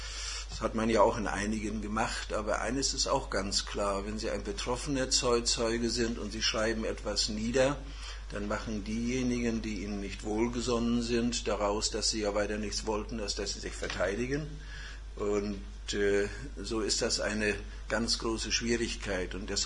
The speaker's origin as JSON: {"language": "German", "town": "Teterow", "region": "Mecklenburg-Vorpommern", "country": "Germany", "tie": "born there", "said": "Ich bin geboren in dem Ort, der heute von sich in Anspruch nimmt, der Mittelpunkt Mecklenburg-Vorpommern zu sein, nämlich in Tederow."}